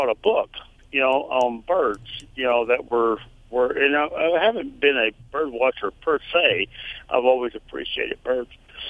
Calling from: Longview, Texas, United States; And actually, I'm calling from Longview, but oh, okay. I had lived on the river, the Sabine River around here.

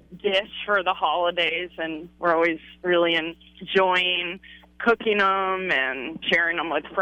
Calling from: Halibut Cove, Alaska, United States; I'm from Halibut Cove.

